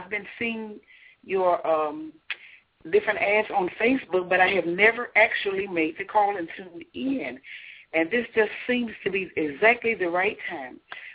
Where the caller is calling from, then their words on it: Forest City, Arkansas, United States; I'm calling from Forest City, Arkansas.